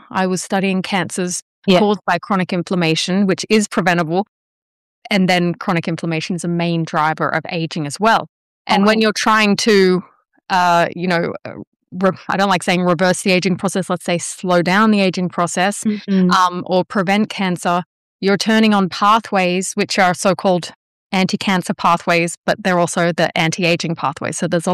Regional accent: Australia; moved away as an adult; I came here from Australia. I'm originally Australian. I came here to do my PhD

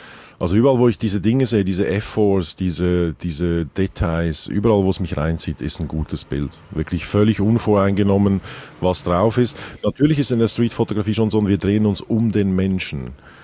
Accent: Zurich, Switzerland; Ich komme aus Zürich. Robert Frank ist in Zürich geboren, nicht weit davon weg, wo ich damals in die Schule ging.

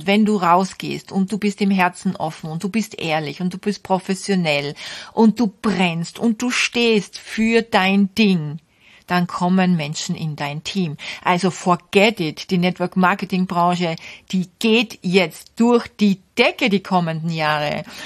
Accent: Austria; Groschelgeschäft bedeutet also bei uns in Österreich, also ein Geschäft, das nichts einbringt

